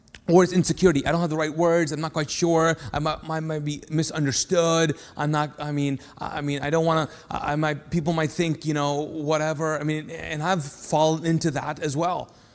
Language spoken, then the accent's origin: English; Pakistan; But my problem is that I'm Pakistani, number one. And I have an Arab background. And I grew up Muslim.